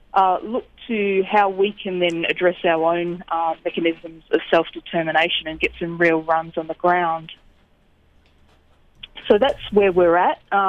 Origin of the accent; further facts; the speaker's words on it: Western Australia, Australia; So I'm from the Kimberley region of Western Australia, so the remote north corner.